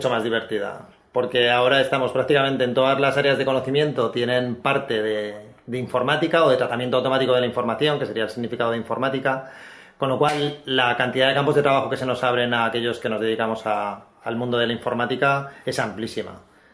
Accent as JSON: {"language": "Spanish", "town": "Cuenca", "region": "Castilla-La Mancha", "country": "Spain", "tie": "born or raised there", "moved": "as an adult", "lives_now": "Valencia, Spain", "said": "las casas colgadas de Cuenca, que es mi ciudad natal y donde me crié hasta los 18 años que me vine para Valencia."}